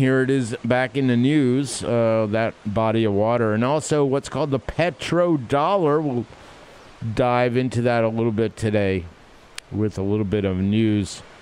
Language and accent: English; Massachusetts, United States; accent: Massachusetts; I'm saying that with my Massachusetts accent